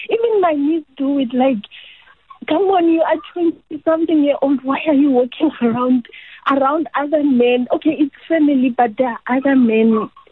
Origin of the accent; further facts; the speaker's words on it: North West, South Africa; So the first one is, I'm from the Northwest. I was raised in the Northwest. I'm Motswana.